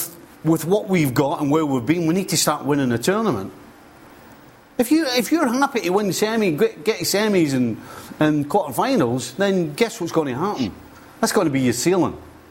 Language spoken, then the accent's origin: English; Scotland, United Kingdom; As a Scotsman, I'm delighted.